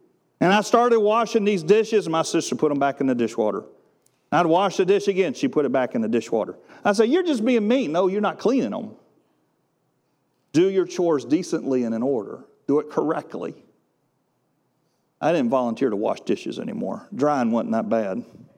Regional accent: Wilmington, United States; I grew up in Wilmington, and it wasn't illegal back then as far as I know.

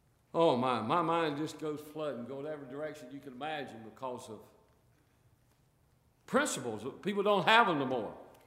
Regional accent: the South, United States; Now, I'm from the South, so I'll read that stuff, okay?

